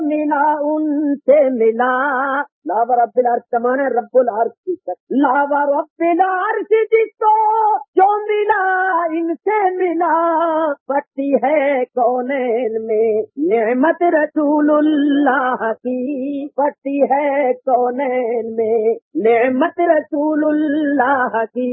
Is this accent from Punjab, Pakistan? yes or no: yes; Okara, Punjab, Pakistan; also born or lived in Amritsar, India; پنجاب کے رہنے والے ہیں، جب ملک تقسیم ہوا تھا 47 ہی کہتے 47 میں, تو ہم ادھر سے ہجرت کر کے اوپر آ گئے انڈیا, مگر ہمارا انڈیا ادھر پنجاب ہے, مشرقی پنجاب, امرتسر وغیرہ